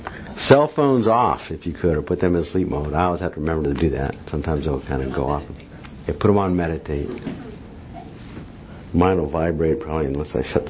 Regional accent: Medina, Ohio, United States; I was born in Ohio and raised Methodist and somewhere near Cleveland, a little town called Medina.

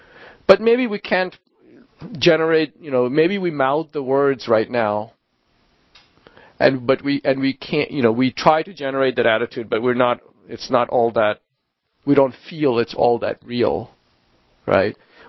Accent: Kolkata, West Bengal, India; I grew up in Calcutta

